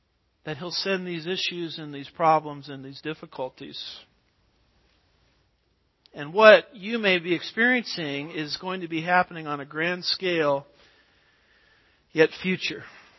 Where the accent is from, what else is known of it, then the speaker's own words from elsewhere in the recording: California, United States; I was raised in California. Earthquakes were very common.